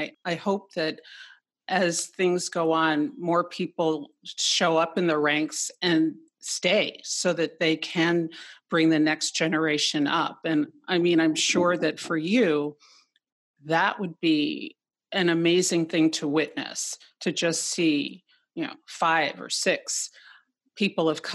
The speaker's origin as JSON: {"language": "English", "town": "New York City", "region": "New York", "country": "United States", "tie": "born or raised there", "said": "I grew up in New York City, and I grew up with friends whose parents were in the publishing world."}